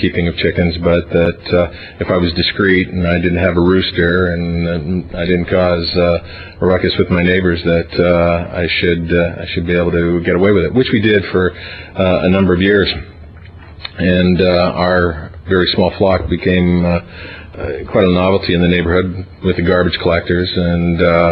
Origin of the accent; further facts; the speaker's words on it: Vancouver, British Columbia, Canada; I was raised in and around Vancouver. My mother introduced her boys to backyard chicken keeping in Burnaby in the 1960s, and we subsequently took our chickens with us to Richmond and then to Port Coquitlam.